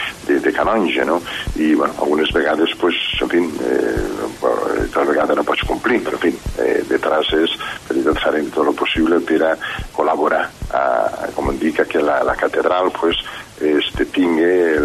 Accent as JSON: {"language": "Catalan", "town": "Benicarló", "region": "Valencian Community", "country": "Spain", "said": "que soc de Benicarló, que no soc de la ciutat"}